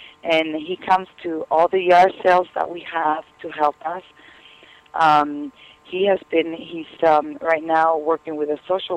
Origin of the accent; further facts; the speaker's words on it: Argentina; English is a second language; now in United States; I grew up in Argentina, and coming over here is like the land of opportunity.